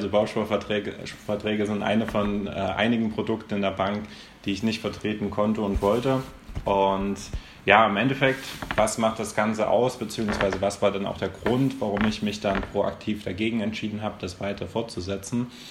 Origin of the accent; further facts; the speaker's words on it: Zeitz, Saxony-Anhalt, Germany; ich bin inzwischen 25 Jahre alt und ich komme ursprünglich aus Sachsen-Anhalt, aus einer Kleinstadt in Zeitz